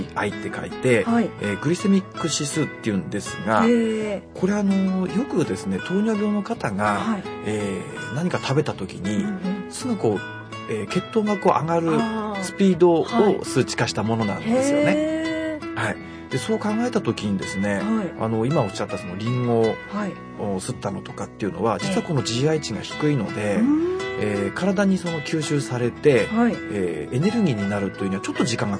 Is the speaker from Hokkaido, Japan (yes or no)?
yes; Hokkaido, Japan; 私も北海道ですけど